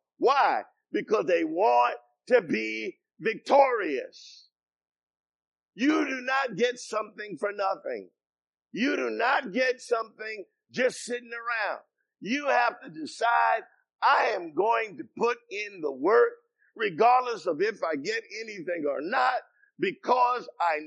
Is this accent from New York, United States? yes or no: yes; Bronx, New York, United States; You know, I was from the Bronx, New York, and you just couldn't wear a Cub Scout uniform in the Bronx, New York, unless you wanted to get beat up every day.